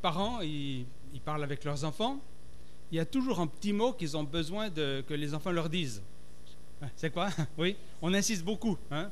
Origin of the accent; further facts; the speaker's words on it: Switzerland; parce que je suis d'origine de Suisse où j'aime bien la neige.